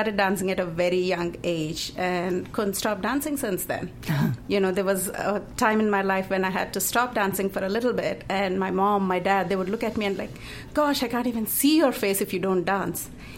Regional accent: India; I was raised in India.

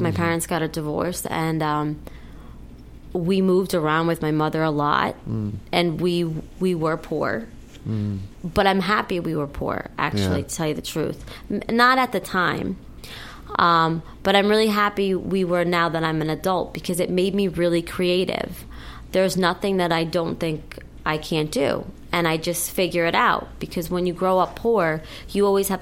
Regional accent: New Jersey, United States; also born or lived in New York; I grew up in New Jersey and then upstate New York.

